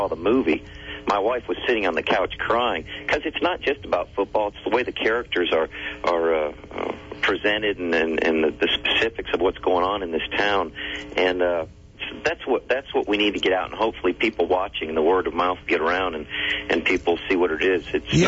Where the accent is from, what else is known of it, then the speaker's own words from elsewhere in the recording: Loganville, Georgia, United States; also born or lived in Illinois; Yeah, I grew up in, I moved from Illinois when in 76, my bicentennial year, and moved down to Loganville, Georgia, which is very rural at the time.